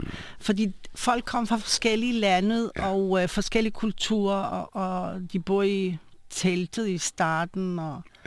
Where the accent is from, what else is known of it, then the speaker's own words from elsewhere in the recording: Atlit, Haifa District, Israel; Danish is a second language; now in Denmark; så er jeg født i Haifa og vokset op i, som jeg sagde til at starte med, i forstad, der hedder Atlit. Det var det er faktisk lige ved vandet.